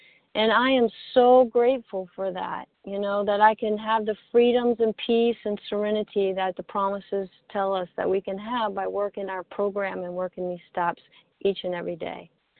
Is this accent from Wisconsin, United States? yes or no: no; Mississippi, United States; accent: Mississippi drawl; You know, I'm from Mississippi, so we have that long drawl accent.